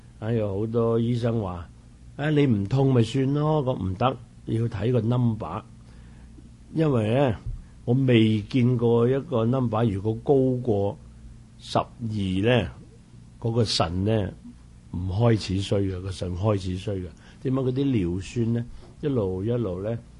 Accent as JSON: {"language": "Cantonese", "country": "China", "said": "我哋中國人咧打完邊爐有痛風症啊？"}